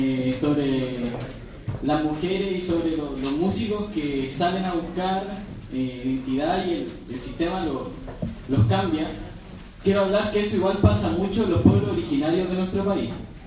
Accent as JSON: {"language": "Spanish", "town": "Temuco", "region": "Araucanía", "country": "Chile", "tie": "born or raised there", "said": "yo soy nacido y criado en Temuco, la novena región de la Araucanía"}